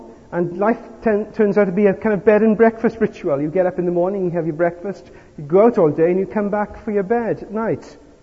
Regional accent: Merthyr Tydfil, Wales, United Kingdom; born there; also born or lived in Southampton; I lived in two places in my life. I was born in Merthyr Tydfil in Wales, and I lived in Southampton.

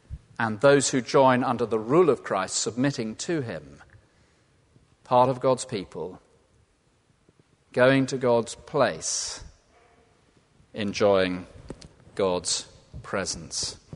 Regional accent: South West England, United Kingdom; I come from originally from Cornwall, and one might have said Devon.

